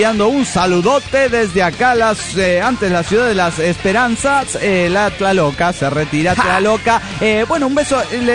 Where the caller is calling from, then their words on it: Villahermosa, Tabasco, Mexico; de Villahermoso, Tabasco, México.